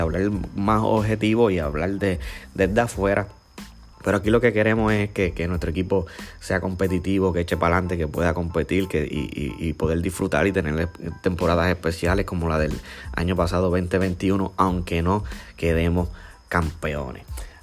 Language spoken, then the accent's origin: Spanish; Puerto Rico; por ser puertorriqueño, por ser boricua, ya que nosotros somos boricua